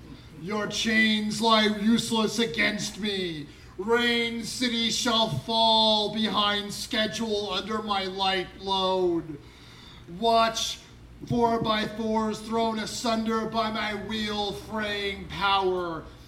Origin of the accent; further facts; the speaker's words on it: New York, United States; I'm originally from New York.